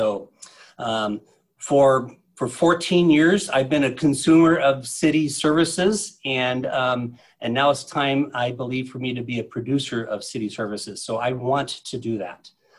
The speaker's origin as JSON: {"language": "English", "town": "Roslyn", "region": "Washington", "country": "United States", "tie": "born or raised there", "said": "We grew up in in Roslyn, Washington, another coal town, and we've been here for 14 years."}